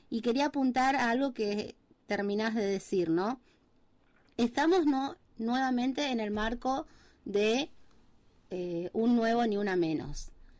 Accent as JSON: {"language": "Spanish", "region": "Corrientes", "country": "Argentina", "said": "nosotros somos de Corrientes"}